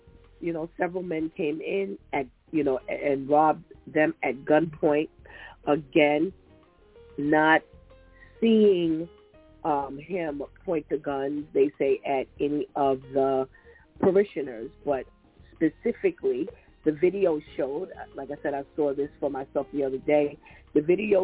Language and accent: English; New York City, New York, United States; You, Elder Nitesha, and myself, we're from New York City. Regardless of where we live, we're from New York City.